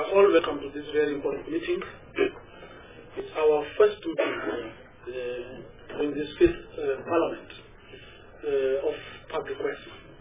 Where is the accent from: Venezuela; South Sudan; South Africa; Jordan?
South Africa; Port Elizabeth, Eastern Cape; I come from the Eastern Cape, PE.